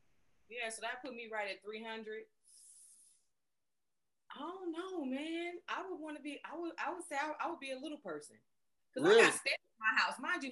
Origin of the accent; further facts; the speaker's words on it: Inglewood, California, United States; then I'd be wanting to fight because I'm from South Central Inglewood.